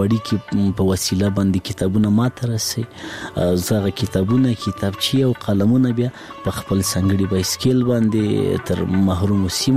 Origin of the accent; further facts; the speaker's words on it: Laghman, Afghanistan; زه په لغمان کې پیدا شوم په لغمان کې را لوی شوم خوانځي مې په لغمان کې لوستې